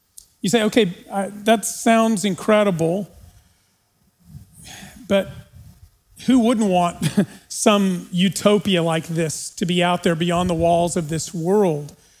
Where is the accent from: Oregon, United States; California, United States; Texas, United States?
Texas, United States; El Paso; I grew up in El Paso, the middle of the desert, the middle of the hot summer, blistering heat.